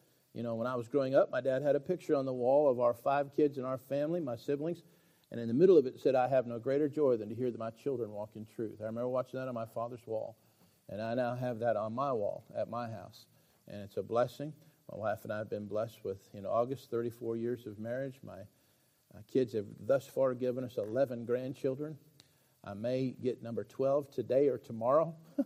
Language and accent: English; Cody, Wyoming, United States; And I grew up in a pastor's home. And I'm from Cody, Wyoming. I grew up on the back of quarter horses. And God had some sort of a sense of humor and sent me to California.